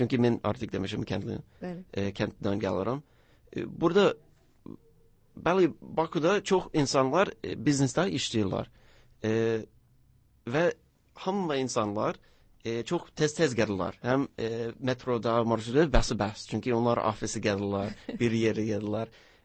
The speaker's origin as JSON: {"language": "Azerbaijani", "country": "United States", "second_language": "Azerbaijani", "said": "Amerikada mən özüm kəndliyəm, şəhərdən. Çox balaca, ancaq 2000 insan var."}